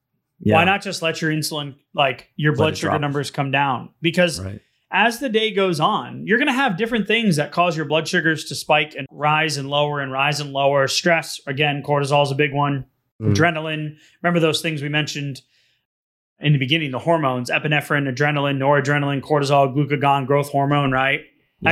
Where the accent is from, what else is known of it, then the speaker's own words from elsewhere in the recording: New England, United States; You know what's crazy, man, is growing up in New England, and I'll keep this really brief, but it was an old house, right?